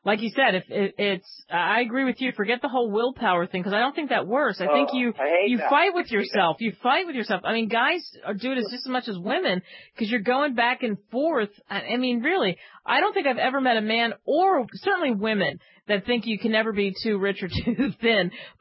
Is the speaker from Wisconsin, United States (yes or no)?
no; New Jersey, United States; I'm from Jersey. You mean, have my mom send me salt?